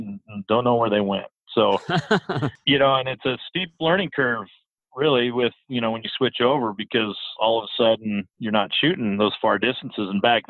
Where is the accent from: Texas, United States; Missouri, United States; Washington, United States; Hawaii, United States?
Washington, United States; I grew up in Washington State, so.